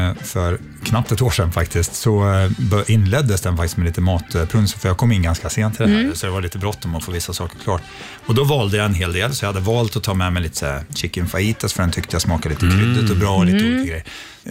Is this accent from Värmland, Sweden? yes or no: yes; Hammarö, Värmland, Sweden; also born or lived in Dalarna / Örebro / Gothenburg / Karlstad; Sen flyttade vi till via Göteborg till Karlstad. Och så växte jag upp på Hammarö i Värmland.